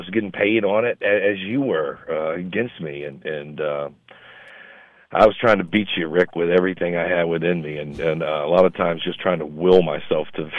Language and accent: English; Mobile, Alabama, United States; I had wore 44 my whole career because I'm from Mobile, Alabama